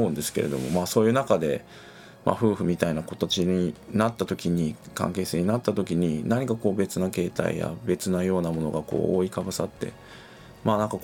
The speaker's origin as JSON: {"language": "Japanese", "town": "Edogawa", "region": "Tokyo", "country": "Japan", "said": "僕は東京の東部の江戸川区というところの出身なんですけれども"}